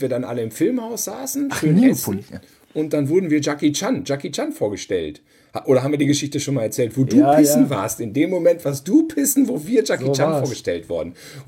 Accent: Cologne, North Rhine-Westphalia, Germany; Da muss ich jetzt mal hier als Kölner mal den Unterschied

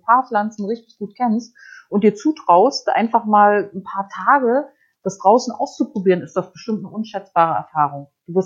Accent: Baltic coast, Germany; Ich bin ja an der Ostsee aufgewachsen und angeln. Also ich bin auch mit der Angel in der Hand geboren, so ungefähr.

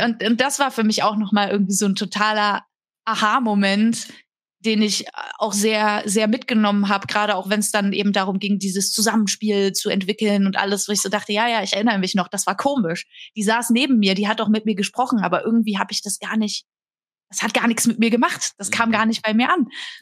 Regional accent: Saxony, Germany; ich komme aus Sachsen, bestimmte Endungen benutzen wir halt nicht.

